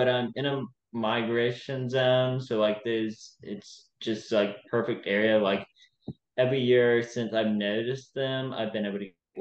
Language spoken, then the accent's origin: English; the South, United States; even though I'm born and raised in the South.